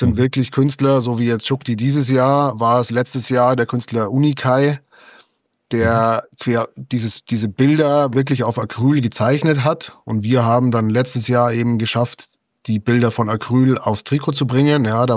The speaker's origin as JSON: {"language": "German", "town": "Ingolstadt", "region": "Bavaria", "country": "Germany", "tie": "born or raised there", "said": "ich bin durch und durch Ingolstadt. Ich lebe schon immer in Ingolstadt. Ingolstadt ist meine Heimatstadt."}